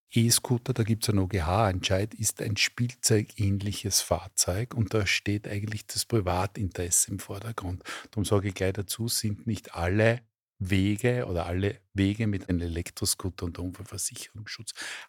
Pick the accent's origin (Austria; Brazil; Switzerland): Austria; Lower Austria; also ich komme aus dem Umland von Wien, also dem sogenannten Speckgürtel, sage ich jetzt einmal